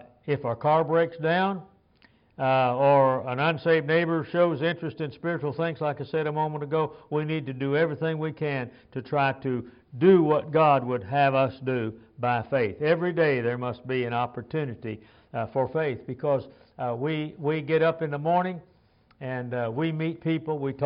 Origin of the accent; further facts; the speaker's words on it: Lima, Ohio, United States; When I was raised in Lima, Ohio, it was a new subdivision.